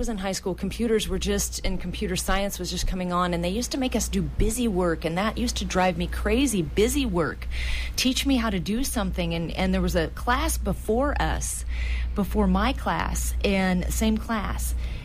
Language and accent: English; Oroville, California, United States; I actually grew up in Oroville. I was born and raised in Oroville, just 20 miles south of here.